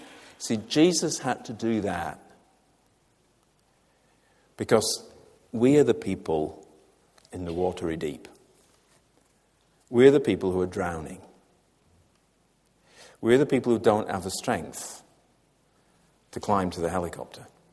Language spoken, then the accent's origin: English; Yorkshire and the Humber, United Kingdom; Where I grew up in Yorkshire, the east coast of Yorkshire was serviced by RAF Leconfield.